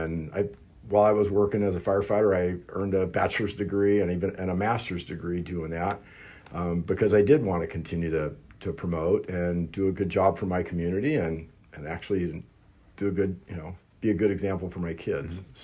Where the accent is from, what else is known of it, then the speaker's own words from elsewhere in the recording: California, United States; So yep, I am from Southern California.